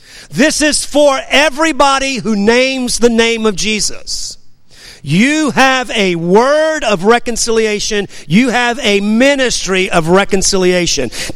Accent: New Orleans, Louisiana, United States; And if you're new to me, I'm from New Orleans, okay?

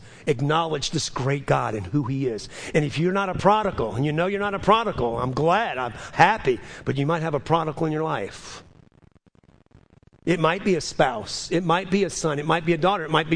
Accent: New Orleans, Louisiana, United States; Now, I'm from New Orleans. In New Orleans, you greet somebody with a kiss on the cheek.

